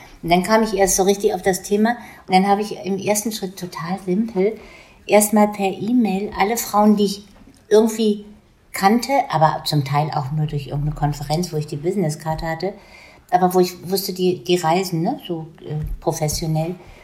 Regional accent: Germany; zumindest für mich als Deutsche klingt das besser als Macht

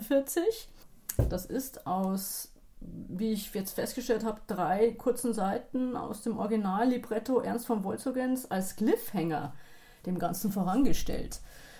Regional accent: Bavaria, Germany

